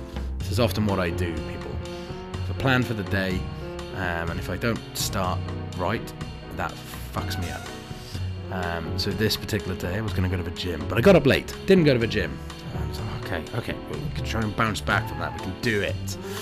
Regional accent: Wales, United Kingdom; I grew up in South Wales, as some of you know, and it wasn't easy being a boy who cried a lot.

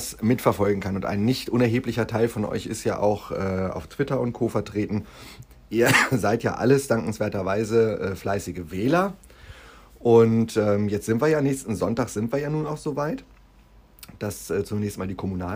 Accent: Hanover, Lower Saxony, Germany; was erstmal per se als Hannoveraner, finde ich, eine Frechheit ist

